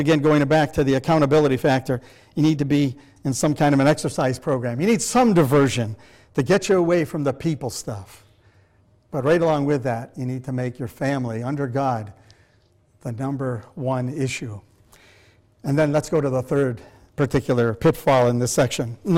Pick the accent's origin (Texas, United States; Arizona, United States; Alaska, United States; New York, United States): New York, United States; Fulton; I took my wife up to my hometown in Fulton here in New York